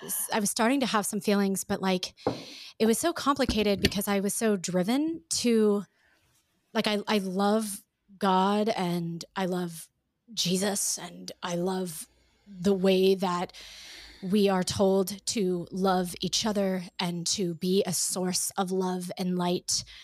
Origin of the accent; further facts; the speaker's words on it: Pittsburgh, Pennsylvania, United States; is not an uncommon tale of where I grew up outside of Pittsburgh, PA.